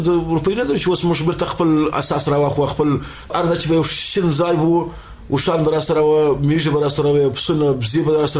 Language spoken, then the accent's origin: Pashto; Afghanistan; موږ دا خدای نشته چې زه کوچم د افغانستان نه یم. که چیرې د افغانستان نه یم حکومت به ما کړی نه وي